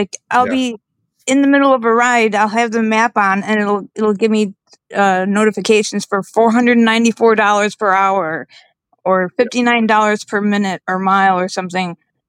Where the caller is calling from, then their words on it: Chicago, Illinois, United States; I'm in Chicago, and I rent a car through Lyft.